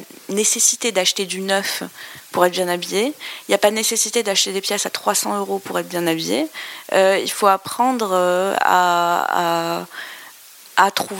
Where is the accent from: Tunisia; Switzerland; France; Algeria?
Algeria; alors que je viens d'Algérie où le pain est posé à chaque repas.